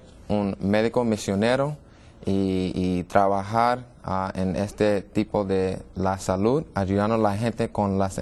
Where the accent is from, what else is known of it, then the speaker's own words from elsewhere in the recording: New York, United States; Spanish is a second language; soy de Brooklyn, New York, Nueva York. Y mi papá es italiano, mi mamá es de Trinidad y Tobago.